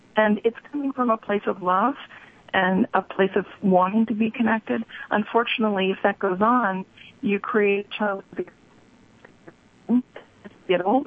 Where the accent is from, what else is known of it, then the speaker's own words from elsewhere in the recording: Rhode Island, United States; Hey, I grew up in Rhode Island, so I know Carvel well.